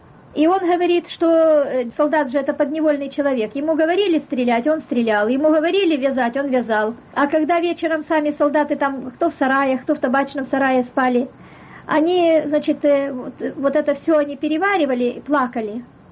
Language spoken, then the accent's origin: Russian; Karachol, Crimea, Ukraine; услышал, что я гречанка, спросил меня, с какой я деревни. Я сказала, что с Карачоля. Карасубазарского района